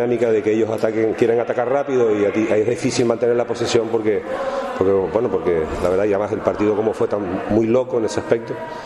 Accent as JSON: {"language": "Spanish", "country": "Uruguay", "said": "todos los que somos del Uruguay"}